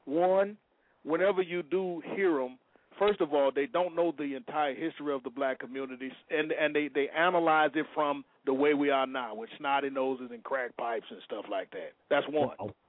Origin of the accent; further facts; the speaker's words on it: Michigan, United States; Yeah, I'm from Michigan.